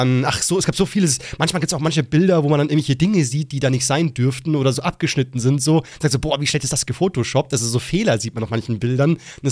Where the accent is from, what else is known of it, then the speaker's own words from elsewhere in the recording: Liechtenstein; Aber ich bin ja aus Liechtenstein, mich betrifft's nicht so krass.